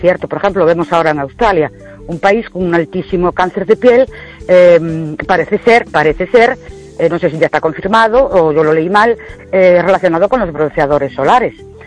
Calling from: Ourense, Galicia, Spain; de Ourense.

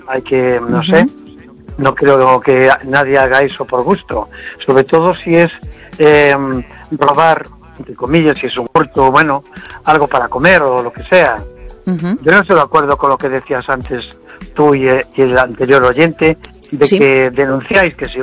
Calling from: Vigo, Galicia, Spain

